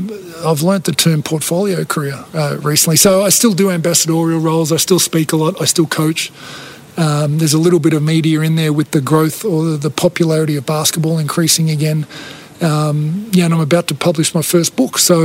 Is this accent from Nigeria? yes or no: no; Australia; I'm Australian. I'm 7 foot tall. They're the facts.